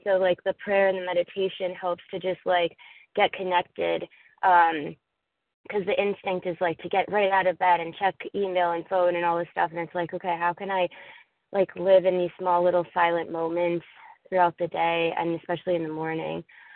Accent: Pennsylvania, United States; I am from Pennsylvania, but I'm in California.

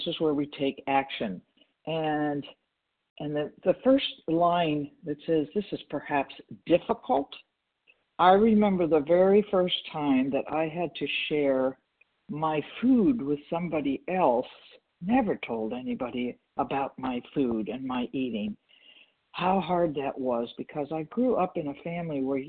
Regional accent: Walnut Creek, California, United States; And I'm from California, Walnut Creek.

